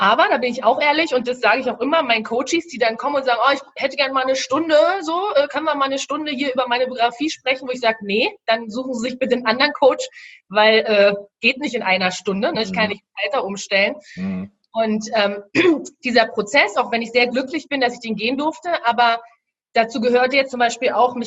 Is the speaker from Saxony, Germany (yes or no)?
no; Berlin, Germany; Ich komme aus Berlin